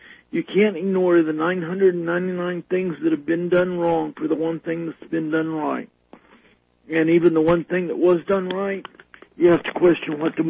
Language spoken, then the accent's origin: English; the South, United States; the various things that we were taught growing up in the South.